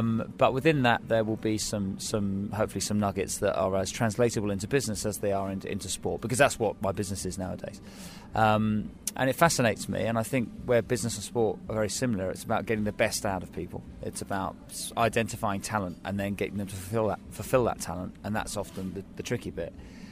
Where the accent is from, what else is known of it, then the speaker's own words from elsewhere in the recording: Guildford, South East England, United Kingdom; I'll be carrying it near my hometown in Guildford on the 20th of July.